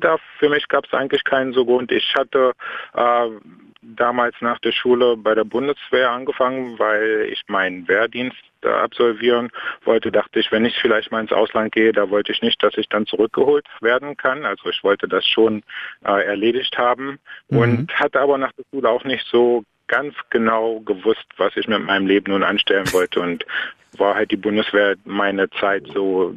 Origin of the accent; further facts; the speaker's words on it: Halberstadt, Saxony-Anhalt, Germany; Eigentlich aus Halberstadt, das ist in der Nähe von, also es ist in Sachsen-Anhalt und das ist in der Nähe von Magdeburg. Vielleicht sage ich mal, wenn meine Geografie stimmt, auf halber Strecke zwischen Hannover und Magdeburg.